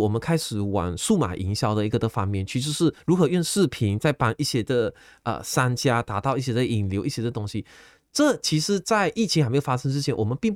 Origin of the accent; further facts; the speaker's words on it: Malaysia; 就好像我是一个马来西亚人，当我到英国去教课的时候，我就发现原来他们对我们马来西亚的文化是